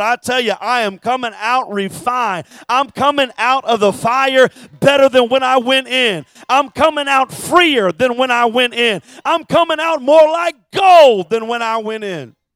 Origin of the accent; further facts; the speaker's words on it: Texas, United States; born a Texan. I thank God when people ask us where we're from, we don't say we're from the U.S. We say we're from Texas, right?